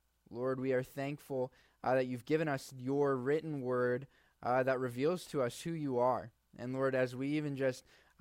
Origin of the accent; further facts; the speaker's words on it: Newton, Iowa, United States; I'm from Newton, Iowa. Are any of you familiar with Newton? I was born in Newton, Iowa.